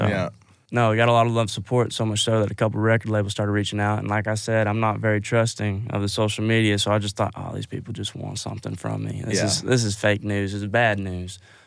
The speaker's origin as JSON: {"language": "English", "town": "Hackett", "region": "Arkansas", "country": "United States", "tie": "born or raised there", "said": "they flew down from Los Angeles, California to Arkansas and drove to where my hometown is, Hackett, Arkansas, and they recorded two songs in the rec room of my house."}